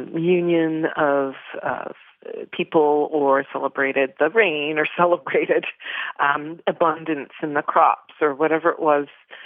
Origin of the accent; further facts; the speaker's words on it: Toronto, Ontario, Canada; Again, from my beginnings, growing up in Toronto, there was more of a celebration as seeing different roots as a cultural mosaic as opposed to a melting pot.